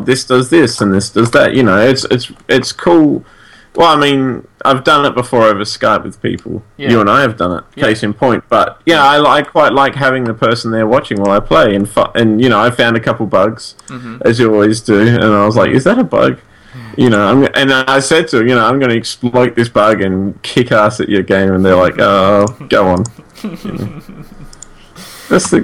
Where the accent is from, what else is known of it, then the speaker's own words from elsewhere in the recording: Kellerberrin, Western Australia, Australia; I said, "I'm from Kellerberrin," because that's no one knows Dudekind.